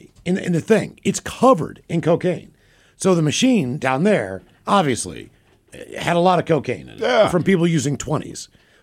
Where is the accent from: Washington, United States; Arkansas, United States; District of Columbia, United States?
Washington, United States; Seattle; I'm from Seattle, man.